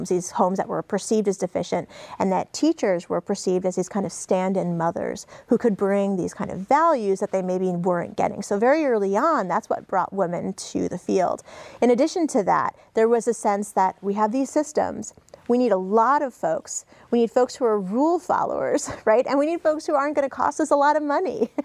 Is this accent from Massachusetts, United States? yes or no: no; New York City, New York, United States; now in Grand Forks, United States; And so, yeah, I've been surprised moving to Grand Forks after growing up in New York City about how much actually is the same.